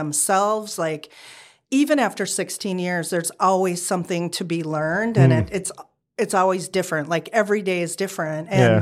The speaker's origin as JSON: {"language": "English", "region": "Minnesota", "country": "United States", "tie": "born or raised there", "said": "because I am from Minnesota. I grew up there, so I have a lot of family and friends there."}